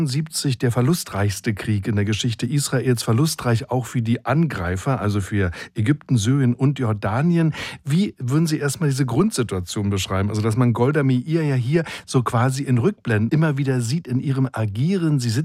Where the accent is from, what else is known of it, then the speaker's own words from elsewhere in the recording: East Germany, Germany; ich bin ja im Osten aufgewachsen